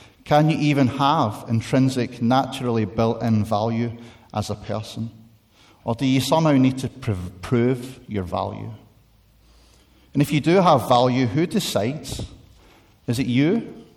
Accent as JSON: {"language": "English", "region": "Scotland", "country": "United Kingdom", "lives_now": "England", "said": "As a Scotsman living in England, I'm grateful for that verse."}